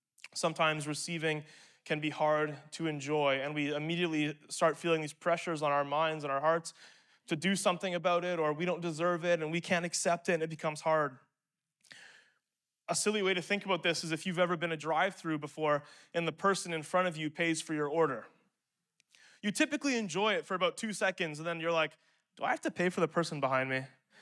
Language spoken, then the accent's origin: English; Manitoba, Canada; growing up in Manitoba